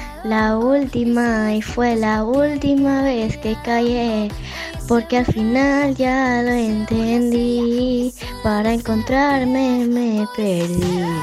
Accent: Vilanova i la Geltrú, Catalonia, Spain; soy de Vilanova del Saltru y tengo 8 años.

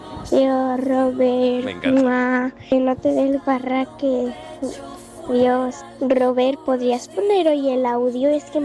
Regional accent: Montgat, Catalonia, Spain; de Mongat

